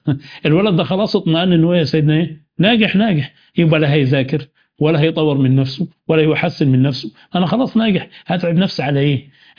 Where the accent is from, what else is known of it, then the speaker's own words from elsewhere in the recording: Upper Egypt, Egypt; اعرف مدرسين عندنا في الصعيد